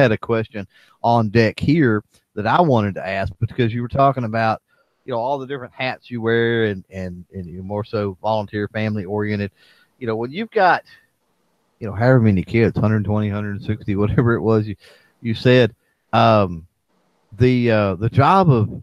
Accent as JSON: {"language": "English", "region": "Texas", "country": "United States", "said": "We're from Texas. We got to have our nachos and stuff like that for sure."}